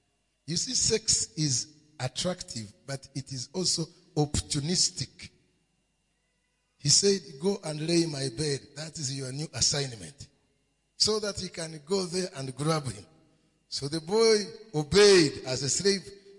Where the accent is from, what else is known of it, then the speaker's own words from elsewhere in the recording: Rwanda; I am a refugee from Rwanda. I don't have my relatives.